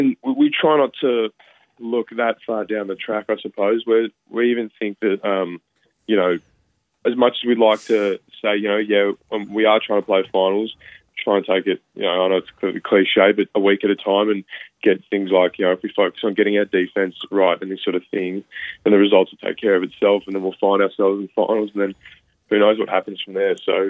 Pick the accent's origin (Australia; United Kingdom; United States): Australia; Canberra, Australian Capital Territory; we are hoping to get another game in Canberra soon, and we'd love to play in our second home and my hometown.